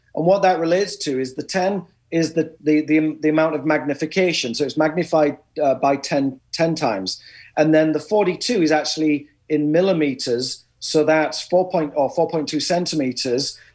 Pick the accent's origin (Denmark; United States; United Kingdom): United Kingdom; Hull, Yorkshire and the Humber; Well, that's funny because the city I grew up in is Hull as well. So we're from the same city.